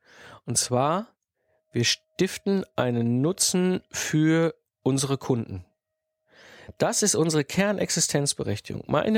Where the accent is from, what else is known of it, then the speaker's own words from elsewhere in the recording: North Rhine-Westphalia, Germany; Ich komme ursprünglich gebürtig aus dem Ruhrpott. Ich bin zwischen Kohle und Stahl groß geworden.